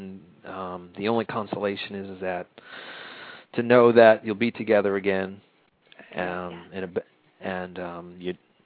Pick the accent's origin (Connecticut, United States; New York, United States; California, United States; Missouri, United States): New York, United States; New York City; Yeah, I'm from New York City originally.